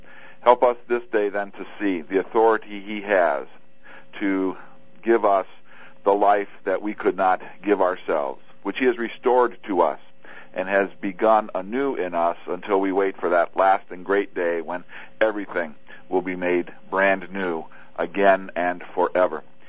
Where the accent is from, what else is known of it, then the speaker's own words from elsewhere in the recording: Cleveland, Ohio, United States; Well, yeah, but I'm from Cleveland, remember